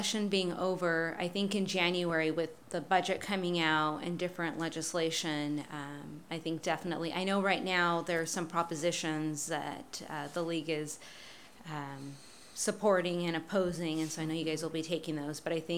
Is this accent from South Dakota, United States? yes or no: no; California, United States; I'm actually from Fresno County, so I hope to see you guys a lot more.